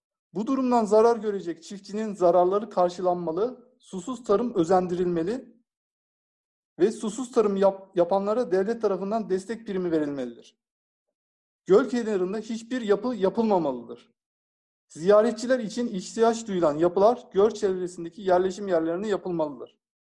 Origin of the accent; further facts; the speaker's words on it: Burdur, Turkey; Yani Salla Gölü'nün. Yani bizim çocukluğumuz orada geçti aslında.